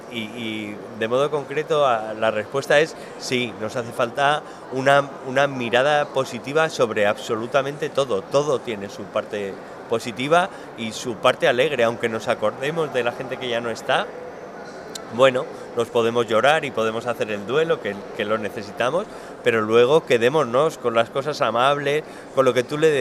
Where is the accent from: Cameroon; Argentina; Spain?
Spain; Alicante, Valencian Community; pues nosotros somos de Alicante